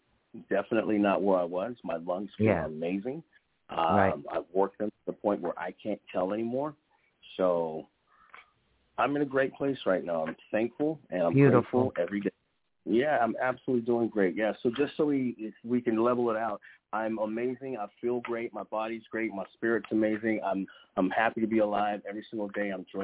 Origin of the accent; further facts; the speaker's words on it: California, United States; because I was raised in California, so you know